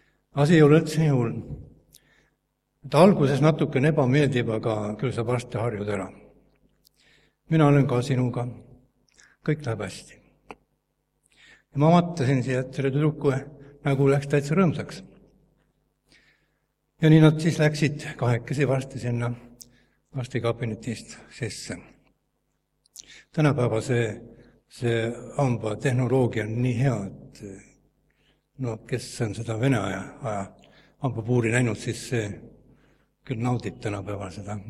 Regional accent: Saare County, Estonia; Aga mina olen siis ka Saaremaalt ja

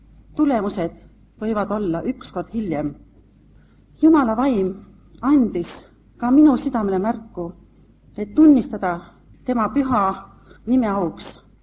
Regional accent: Pärnu, Pärnu County, Estonia; born there; Me oleme pärit mõlemad ühest linnast. Meie mõlema sünnilinn on Pärnu.

